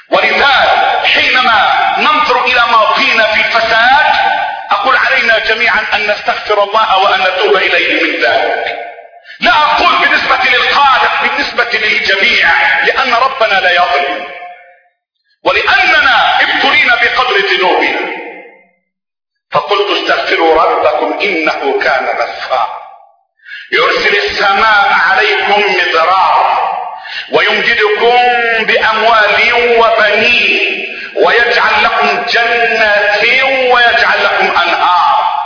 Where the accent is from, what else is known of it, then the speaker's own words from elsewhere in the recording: Egypt; أنا مصري، أنا مصري، أنا من العالم المتخلف. مصر دولة متخلفة.